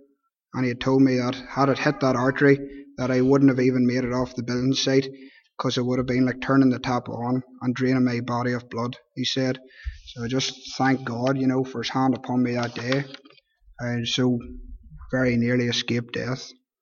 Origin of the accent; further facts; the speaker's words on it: Armagh, Northern Ireland, United Kingdom; I grew up in Armagh, not far from Listenhill Primary School, where I attended as a child. We attended Third Armagh Presbyterian Church